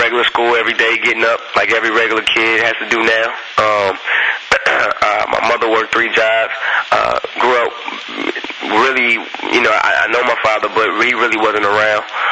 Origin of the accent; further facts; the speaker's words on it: Columbus, Ohio, United States; I met up with … in my hometown of Columbus, Ohio.